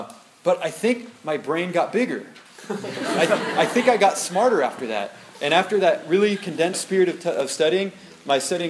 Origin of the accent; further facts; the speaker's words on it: Oregon, United States; Like, I grew up on the West Coast. I moved to the East Coast.